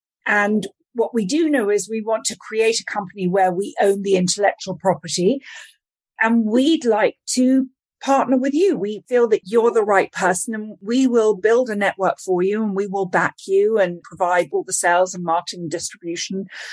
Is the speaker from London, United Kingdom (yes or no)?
yes; London, United Kingdom; I grew up in London listening to those BBC radio plays and I loved them because it's not an audiobook.